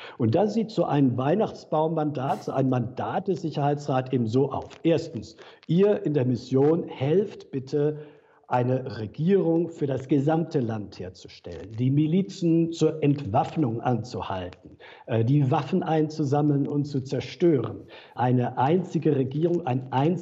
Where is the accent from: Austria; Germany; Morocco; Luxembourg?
Germany; Stuttgart, Baden-Württemberg; born there; dass ich eigentlich überzeugter Schwabe bin. Ich bin in Stuttgart geboren.